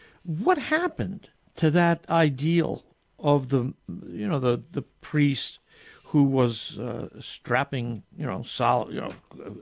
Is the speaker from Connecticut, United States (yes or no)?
yes; Connecticut, United States; that was kind of the popular ethos where I grew up in Connecticut.